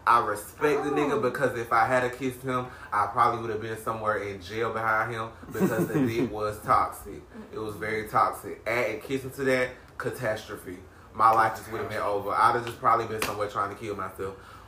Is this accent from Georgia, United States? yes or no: yes; Georgia, United States; Hey, so, if you don't know, if you ain't heard it in the voice, I'm definitely from South Georgia. That's with an F, not a TH, South.